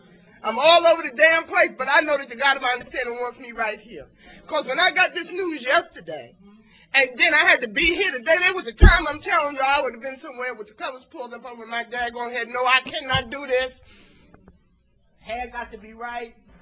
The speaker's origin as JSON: {"language": "English", "town": "Somerset", "region": "New Jersey", "country": "United States", "said": "I'm from Somerset, New Jersey. I recover in the greater New Brunswick area."}